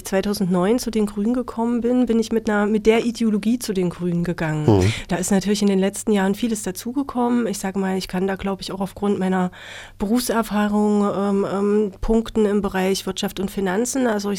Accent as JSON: {"language": "German", "town": "Blankenhain", "region": "Thuringia", "country": "Germany", "tie": "born or raised there", "also_born_or_lived": "Weimar", "said": "Ich bin in Weimar geboren, bin dann in Blankenhain aufgewachsen, habe dort mein Abitur gemacht, habe 1993 dann in Weimar eine Banklehre begonnen bei der Volksbank Weimar und beruflich habe ich mich dann 2001 verändert und bin nach Erfurt zur Kreissparkasse gegangen."}